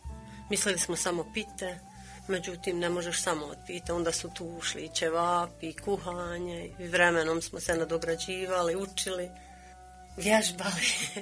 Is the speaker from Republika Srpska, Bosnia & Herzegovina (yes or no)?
yes; Kotor Varoš, Republika Srpska, Bosnia & Herzegovina; now in Gračanica, Bosnia and Herzegovina; mi smo bili novi ljudi u Gračanici, nismo Gračanlije. Mi smo inače porijeklom iz Kotor Varoš.